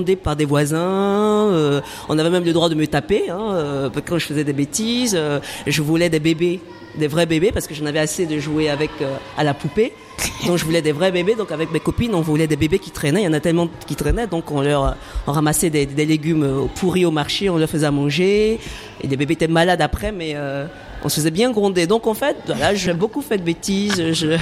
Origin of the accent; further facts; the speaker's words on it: Yopougon, Abidjan, Côte d’Ivoire; quand j'étais petite, justement à Yopougon, toutes mes copines s'appelaient Aya, Bintou, Adjoa et moi